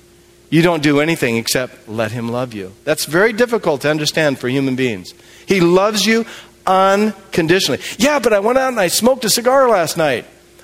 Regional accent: United States; As a white person, as an American, with my accent

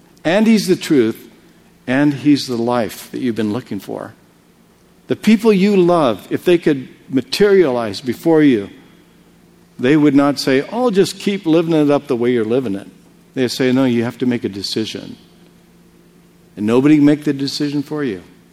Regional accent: United States

